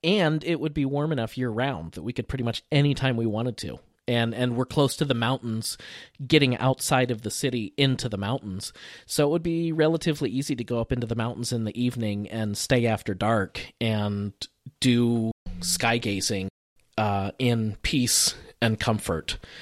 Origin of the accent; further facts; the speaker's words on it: East Coast, United States; Because I grew up on the East Coast. I know the East Coast really well